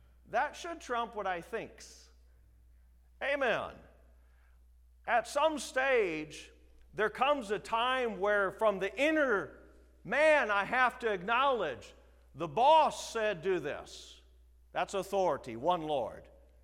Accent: South Dakota, United States; I know I'm from South Dakota, so you can treat me like a Southerner.

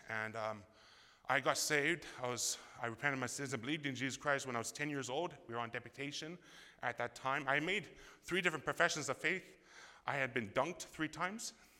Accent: Canada; also born or lived in Russia; I'm from Canada. My parents were sent out of Red Deer, Alberta to Russia, and we served the Lord there.

